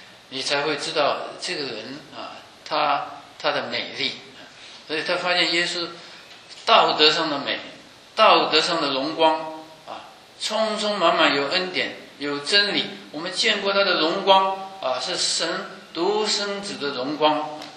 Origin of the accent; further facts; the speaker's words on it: China; 我们这是东方人来的，我们是中国人啊